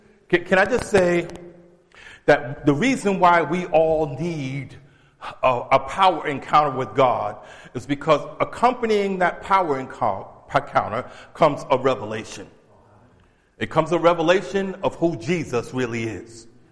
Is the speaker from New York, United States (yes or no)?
yes; New York City, New York, United States; See, I grew up, I don't know about you, but I grew up in New York City and I grew up with roaches.